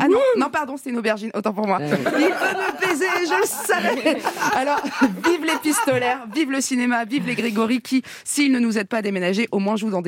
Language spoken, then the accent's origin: French; Digne-les-Bains, Provence-Alpes-Côte d'Azur, France; born there; Je suis né en 76 à Digne-les-Bains. Je suis fils d'épicier et petit-fils de fromager.